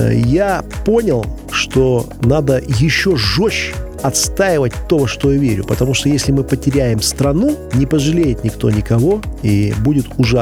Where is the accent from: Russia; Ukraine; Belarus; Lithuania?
Belarus; Мы должны помнить, что мы белорусы, что мы живем в этой стране